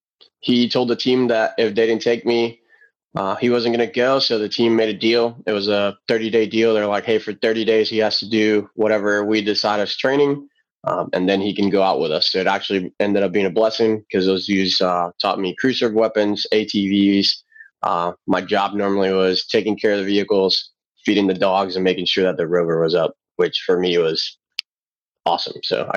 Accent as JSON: {"language": "English", "country": "Puerto Rico", "said": "I'm from Puerto Rico. I'm like, we swim."}